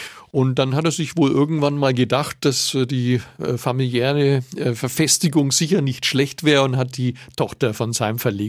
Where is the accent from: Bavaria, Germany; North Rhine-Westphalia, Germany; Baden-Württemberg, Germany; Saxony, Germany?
Bavaria, Germany; Nuremberg; muss ich jetzt auch als Nürnberger gestehen